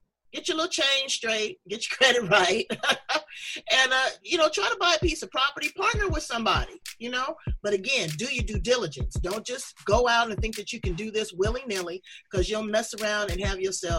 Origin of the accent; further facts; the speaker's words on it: Los Angeles, California, United States; I'm originally from Los Angeles